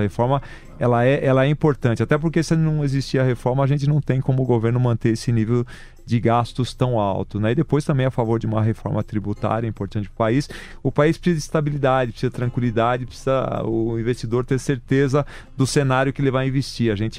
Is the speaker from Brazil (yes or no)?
yes; Brazil; porque eu como brasileiro não nasci na Espanha, né